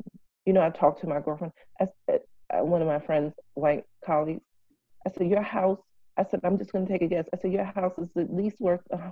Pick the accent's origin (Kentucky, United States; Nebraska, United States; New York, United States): New York, United States; Bronx; when I grew up in the Bronx, I really believed as a kid that this was like, everywhere was like this.